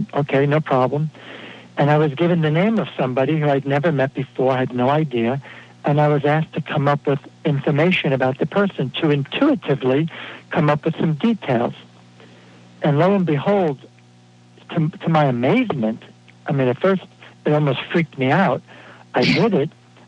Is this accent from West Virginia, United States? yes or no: no; Brooklyn, New York, United States; That really, I backed off, and I was raised in Brooklyn, New York, and I heard, you know, voices in my head say, okay, what's the catch?